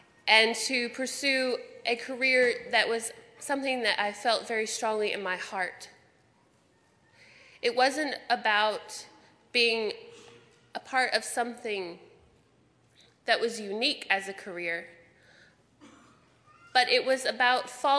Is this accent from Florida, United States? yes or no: no; Tennessee, United States; I started as a chemistry major in a college in Tennessee, because that's my home state.